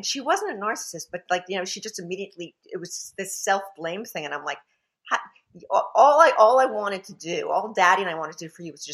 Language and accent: English; Brooklyn, New York, United States; It's funny because when I tell people that I'm from Brooklyn, they think it's so cool.